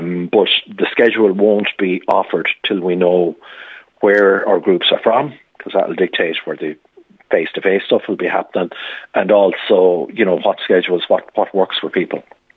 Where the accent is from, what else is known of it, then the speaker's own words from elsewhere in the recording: Connacht, Ireland; I'm from Galway myself, and it's a big county and it's very rural